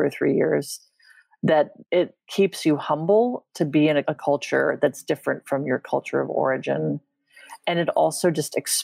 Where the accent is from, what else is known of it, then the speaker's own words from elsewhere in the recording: London, United Kingdom; born there; I was born in London, and we lived in London twice when I was growing up.